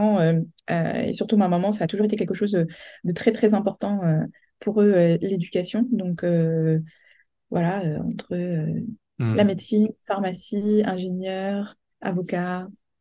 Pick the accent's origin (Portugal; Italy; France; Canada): France; Île-de-France; now in Cambridge, United Kingdom; J'ai donc grandi en France, dans le Val-d'Oise, où j'ai fait mes études de médecine à Paris-Descartes. Et après la fac de médecine, j'ai décidé d'aller faire mon internat à l'étranger.